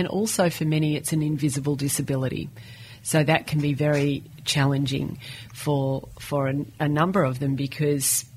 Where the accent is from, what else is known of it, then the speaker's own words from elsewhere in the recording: Australia; as an Australian